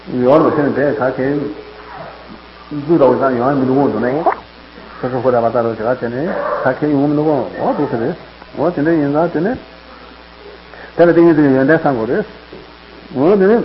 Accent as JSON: {"language": "Chinese", "region": "Xinjiang", "country": "China", "said": "这样一种我都是新疆过来的"}